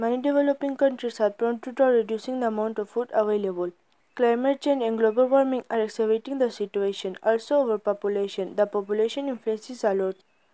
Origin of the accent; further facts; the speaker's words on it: Spain; I'm from Spain.